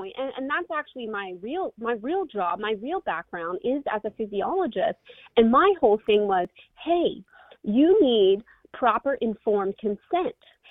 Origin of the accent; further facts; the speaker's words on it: United States; I just knew that I'm an American and I have the right to say no